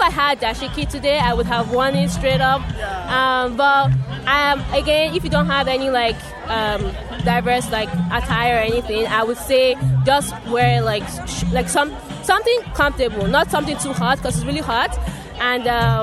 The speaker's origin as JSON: {"language": "English", "country": "Nigeria", "said": "I'm originally from Nigeria"}